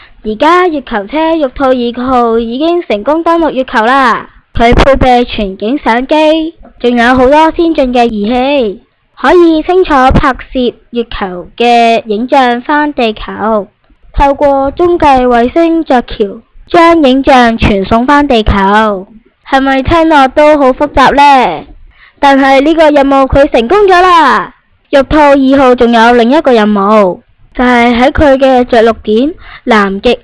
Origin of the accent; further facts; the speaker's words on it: China; 我作为中国人都感到十分光荣和高兴啊！